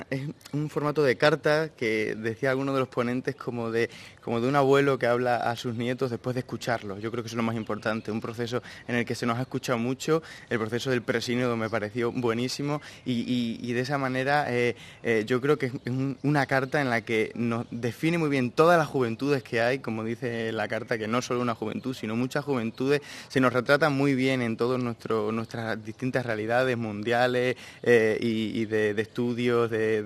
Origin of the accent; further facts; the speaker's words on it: Spain; soy de España